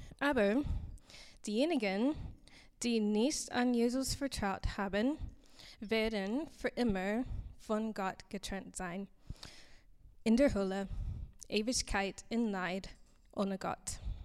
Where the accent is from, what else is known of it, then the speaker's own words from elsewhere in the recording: United States; German is a second language; Ich komme aus den USA. Du kannst das bestimmt hören.